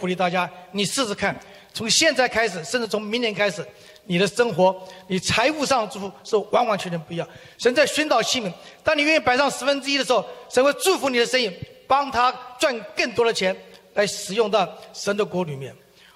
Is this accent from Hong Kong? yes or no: no; Taiwan; moved away as an adult; now in United States; 那我自己来自一个来美国快40年了，70年就来美国，那家里环境很苦，从台湾来的。